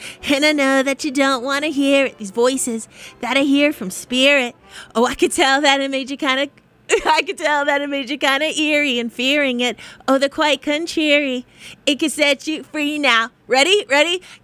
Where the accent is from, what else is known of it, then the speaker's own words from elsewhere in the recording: Boston, Massachusetts, United States; I grew up in Boston going to punk shows here.